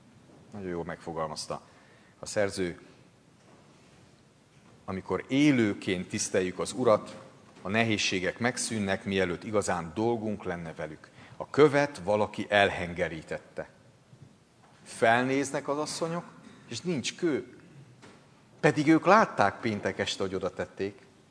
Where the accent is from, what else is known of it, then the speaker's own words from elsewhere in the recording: Hungary; szeretném elfelejteni, hogy magyar vagyok